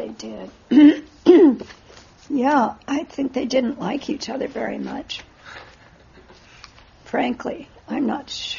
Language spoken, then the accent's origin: English; St. Louis, Missouri, United States; It's very different from how I grew up in the Midwest. It's nothing like St. Louis, Missouri had to provide for any of us.